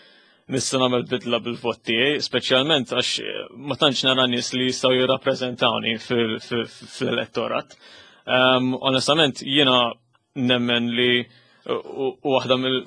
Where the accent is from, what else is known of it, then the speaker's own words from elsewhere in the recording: Marsaskala, South Eastern Region, Malta; għax aħna tnejn minn Marsa Skala.